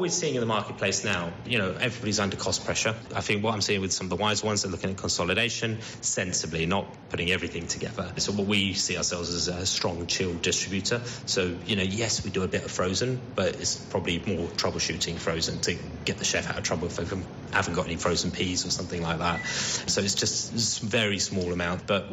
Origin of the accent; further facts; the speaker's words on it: Cambridge, East of England, United Kingdom; given where we're based here in Papworth and growing up in Cambridge ourselves